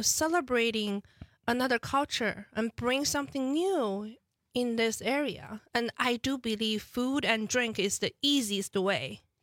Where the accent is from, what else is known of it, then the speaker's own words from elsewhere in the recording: China; English is a second language; And of course, I talk about I was born and raised in China.